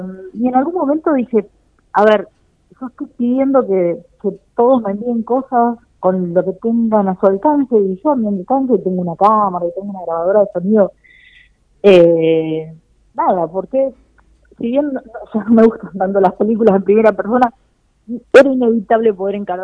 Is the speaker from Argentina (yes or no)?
yes; La Pampa, Argentina; now in Buenos Aires, Argentina; Yo particularmente no soy porteña, soy pampeana, vivo en Buenos Aires desde hace muchos años